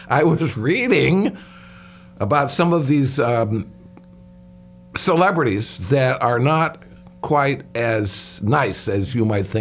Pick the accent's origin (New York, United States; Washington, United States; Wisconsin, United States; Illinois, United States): Illinois, United States; Chicago; he played for my hometown Bulls